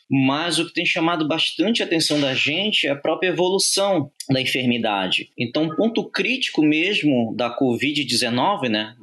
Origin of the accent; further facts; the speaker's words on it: Pará, Brazil; Eu me formei em Belém do Pará, sou paraense. Eu fiz faculdade na Universidade da Amazônia, UNAMA.